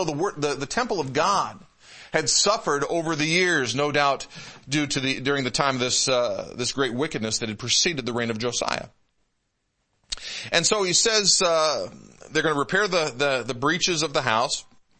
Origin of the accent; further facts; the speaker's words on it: Michigan, United States; I'm from the Metro Detroit area, and I grew up far enough outside Detroit.